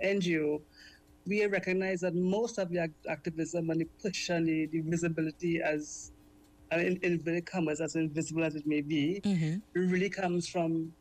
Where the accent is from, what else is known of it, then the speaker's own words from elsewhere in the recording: Trinidad & Tobago; And, you know, we talk about us being part of being Trinidadian. What could be more Trinidadian than a queer, a trans man or a trans woman?